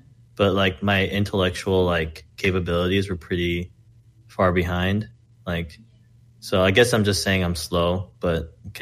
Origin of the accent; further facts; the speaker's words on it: La Crescenta, California, United States; Yeah, I'm from La Crescenta, but my dad currently lives in Arcadia.